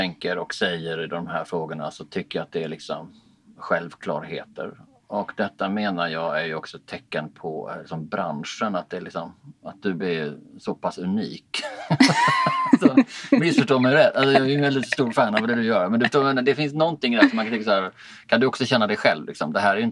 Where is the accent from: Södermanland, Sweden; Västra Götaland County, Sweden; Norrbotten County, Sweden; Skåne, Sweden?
Skåne, Sweden; Jag är ju uppvuxen på Bjärehalvön, vilket ju ingen kan ha missat vid det här laget.